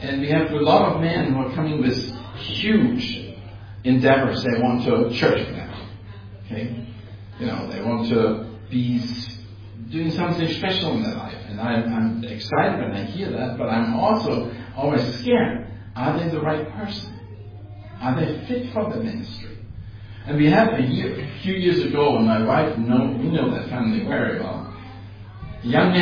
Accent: Finland; now in Berlin, Germany; And I'm Finnish. I'm actually coming since 50 years to Finland, so that's kind of our summer retreat when everything is busy in Berlin

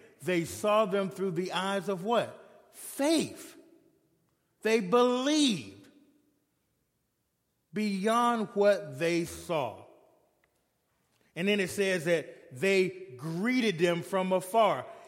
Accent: the South, United States; I'm from the South, like you said

